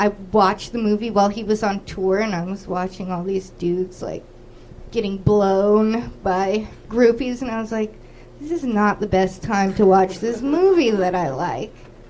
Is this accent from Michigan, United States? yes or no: no; California, United States; I guess it depends which part of Orange County you're from. I'm from South County by the nuclear power plant.